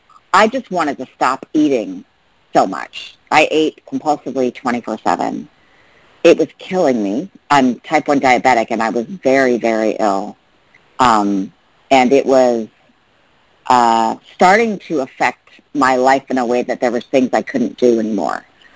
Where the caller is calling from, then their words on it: New York City, New York, United States; I'm calling from the East Coast. I mostly from New York City, but sometimes I'm in Vermont, like I am now.